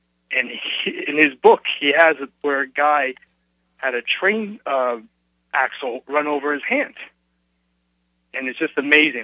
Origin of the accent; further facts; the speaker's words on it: Berlin, Germany; And when I was a young boy, and I grew up in Berlin. Of course, it was a divided city back then.